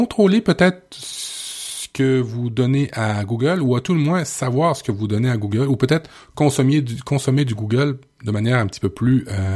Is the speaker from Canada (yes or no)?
yes; Quebec City, Quebec, Canada; Ils ont même un numéro à Québec, parce que moi, je viens de Québec.